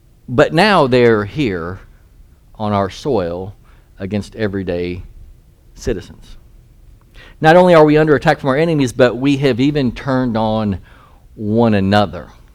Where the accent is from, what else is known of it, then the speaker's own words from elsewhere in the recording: North Carolina, United States; now in San Antonio, United States; I grew up in North Carolina. Y'all know that's my home.